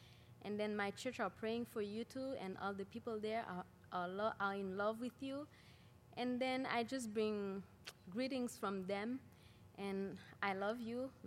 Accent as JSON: {"language": "English", "country": "Haiti", "second_language": "English", "said": "As you know … I'm from Haiti."}